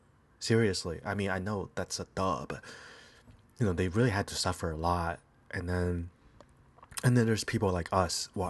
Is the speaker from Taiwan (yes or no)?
yes; Taiwan; now in United States; When I grew up in Taiwan, I never listened to the songs there.